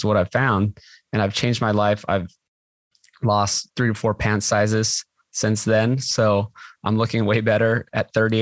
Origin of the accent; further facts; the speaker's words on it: Hawaii, United States; I guess a little more about me. I grew up in Hawaii.